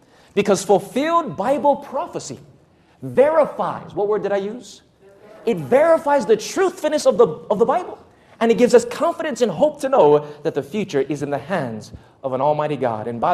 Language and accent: English; Waianae, Hawaii, United States; born or raised there